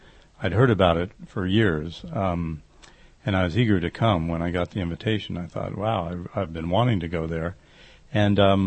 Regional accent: United States; You know, being an American and used to festivals where everybody is super casual

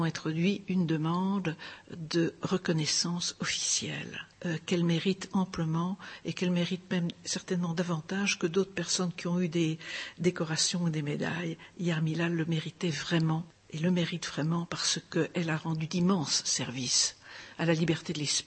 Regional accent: France; En tant que Française, j'étais honteuse que mon pays ne l'ai jamais remercié officiellement.

